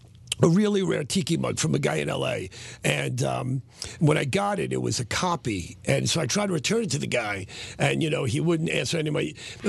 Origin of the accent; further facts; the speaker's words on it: New York, United States; Because I grew up in New York, and we'd go to these tiki bars and drink